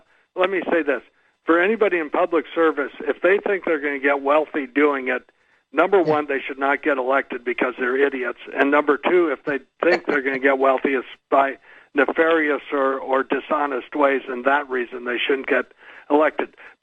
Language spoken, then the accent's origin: English; Whittier, California, United States; born there; At any rate, I was born in Whittier, California.